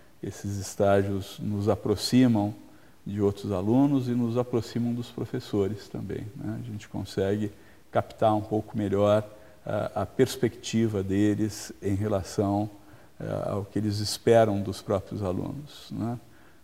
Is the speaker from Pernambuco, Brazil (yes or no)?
no; São Paulo, Brazil; Bom, eu sou paulistano.